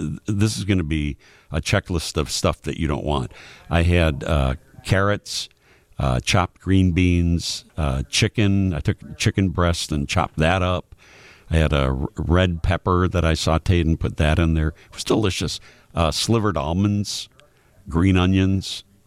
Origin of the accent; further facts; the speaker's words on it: Chicago, Illinois, United States; But the way that I grew up in Chicago, ground beef with the beans and kind of, you know, traditional, slightly sweet.